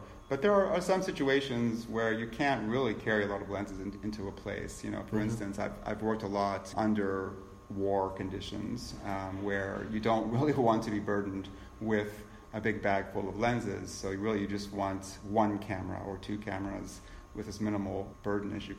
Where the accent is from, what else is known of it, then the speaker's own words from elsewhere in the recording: Pittsburgh, Pennsylvania, United States; also born or lived in Newcastle; old industry here, which I grew up with in Newcastle and in Pittsburgh.